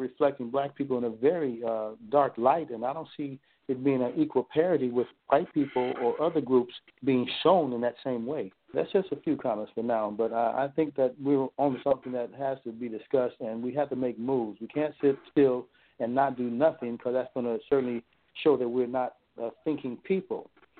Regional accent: California, United States; now in Dallas, United States; here in Dallas, Texas now. I'm from California.

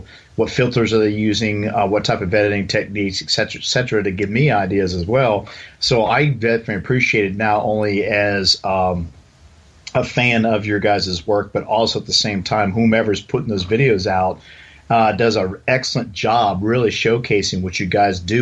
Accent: Dayton, Ohio, United States; And born and raised in Dayton, Ohio. Of course, I was growing up in the East End, which is in a neighborhood known as Belmont.

